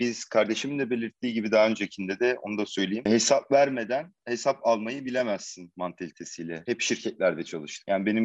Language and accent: Turkish; Gaziantep, Turkey; born there; Ben 1982 Gaziantep doğumluyum.